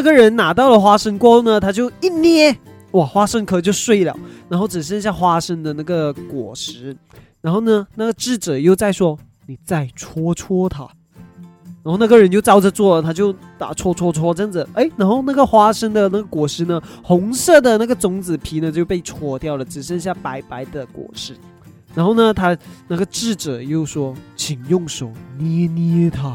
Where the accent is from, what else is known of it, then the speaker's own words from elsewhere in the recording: Malaysia; 其实我们马来西亚人很间接性的